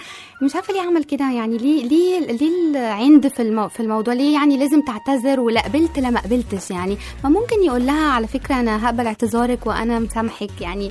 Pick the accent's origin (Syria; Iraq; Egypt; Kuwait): Egypt; Alexandria, Alexandria Governorate; born there; انت عارف ان انا مولوده في اسكندريه اصلا؟